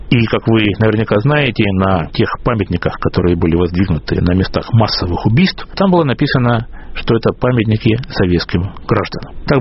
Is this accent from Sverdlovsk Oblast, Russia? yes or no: no; Rostov-on-Don, Rostov Oblast, Russia; мой родной город Ростов-на-Дону